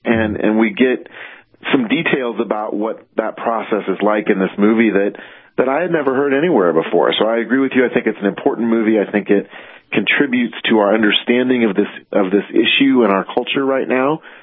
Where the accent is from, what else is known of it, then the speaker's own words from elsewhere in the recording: Iowa, United States; now in Colorado, United States; You know, I grew up in Iowa, which the temperature extremes there were even bigger sometimes.